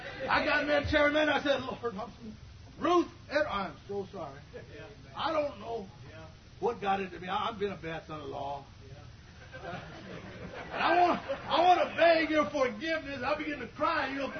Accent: Riverside, California, United States; And by the way, I'm from Riverside, not San Bernardino.

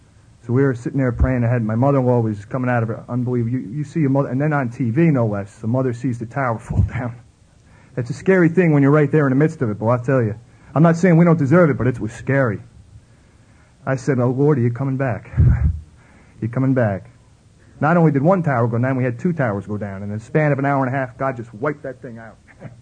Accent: Brooklyn, New York, United States; I was from Brooklyn. I wasn't from Bronx.

